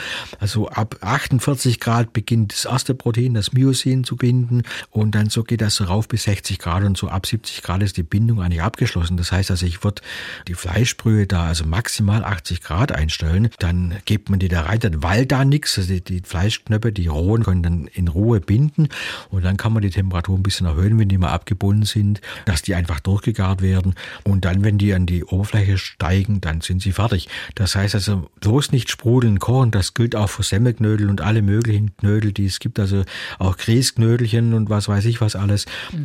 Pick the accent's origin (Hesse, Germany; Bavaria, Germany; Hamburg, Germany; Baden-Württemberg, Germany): Baden-Württemberg, Germany; Gut, die Leberknäpfle kannte ich natürlich als Schwabe wiederum.